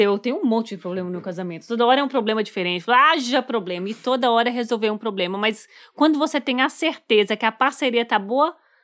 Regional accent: Minas Gerais, Brazil; E como uma boa mineira, você tem razão.

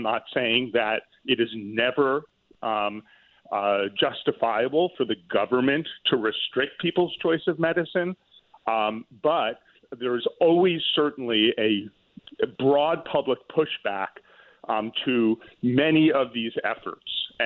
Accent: Westport, Connecticut, United States; I'm a Connecticut boy myself. I grew up in Westport, Connecticut.

